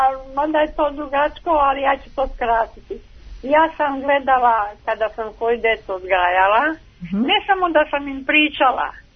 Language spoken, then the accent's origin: Serbian; Gradačac, Federation of Bosnia and Herzegovina, Bosnia & Herzegovina; now in Serbia; kad smo se ovde našli, što bi rekli, u Sremu, ja sam iz Bosne, Gradača, tamo.